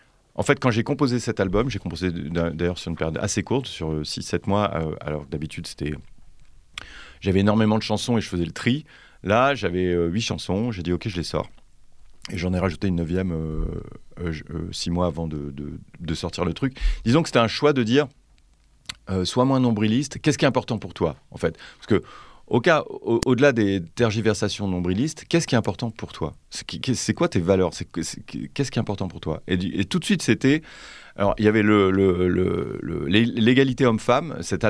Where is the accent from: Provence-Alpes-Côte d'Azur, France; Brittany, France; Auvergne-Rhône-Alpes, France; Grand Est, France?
Auvergne-Rhône-Alpes, France; Lyon; je viens de Lyon